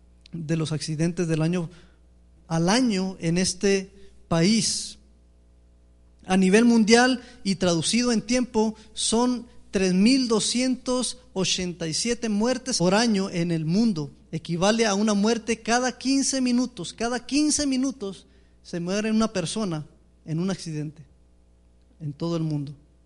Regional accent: Chihuahua, Mexico; Si es como un conocido de por allá de donde somos, de allá de Chihuahua

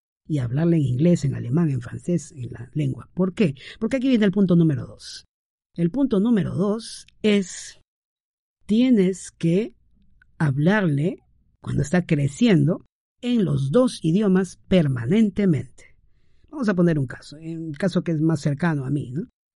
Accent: Peru; Mi esposa y yo somos de aquí, peruanos, y hemos hecho el mejor esfuerzo

